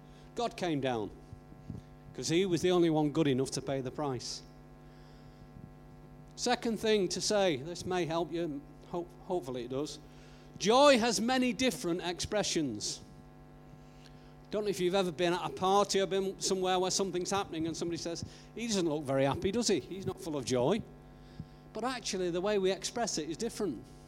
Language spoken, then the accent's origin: English; England, United Kingdom; So when we say joy, because we're English, we haven't really got big expression.